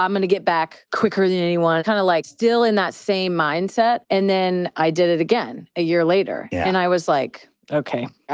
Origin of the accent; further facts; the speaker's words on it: United States; But I always took a lot of pride in being like, well, I'm American, too.